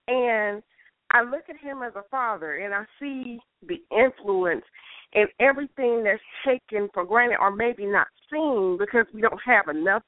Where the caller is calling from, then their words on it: Georgia, United States; calling from Georgia.